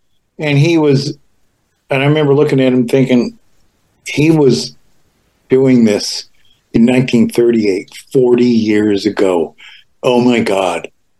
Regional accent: Canada; now in New York, United States; I'm a Canadian in New York

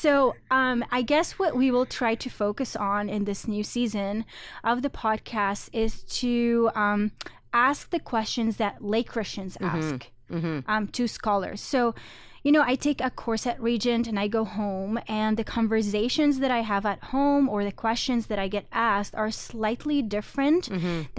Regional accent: Damascus, Damascus Governorate, Syria; now in Canada; I'm from Damascus, Syria, and I recently became a Canadian citizen.

